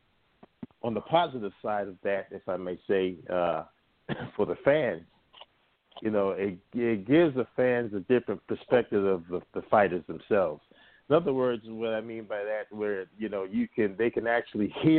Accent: Brooklyn, New York, United States; Well, you know, yeah, you know, I'm from Brooklyn. We got to keep it real.

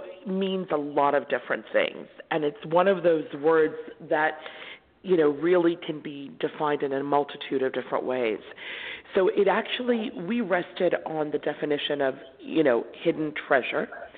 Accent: Bartlesville, Oklahoma, United States; Now, I grew up in the Midwest. So from the time I was 11 to the time I was about 16, 17, I grew up in a place called Bartlesville, Oklahoma.

